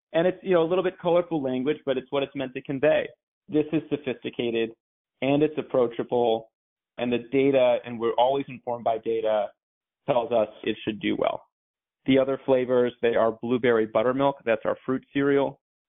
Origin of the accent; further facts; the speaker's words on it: Brooklyn, New York, United States; You know what my parents fed me when I was a kid growing up in Brooklyn was Häagen-Dazs coffee chip.